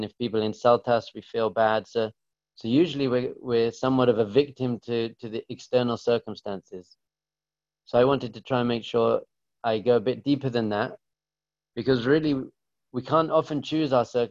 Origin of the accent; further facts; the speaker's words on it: England, United Kingdom; I grew up in England and I studied philosophy at Manchester University.